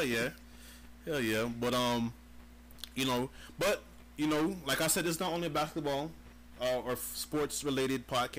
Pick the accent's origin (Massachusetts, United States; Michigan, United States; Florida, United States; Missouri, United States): Florida, United States; I'm a big Miami fan. I'm from Broward, and I just got ripped.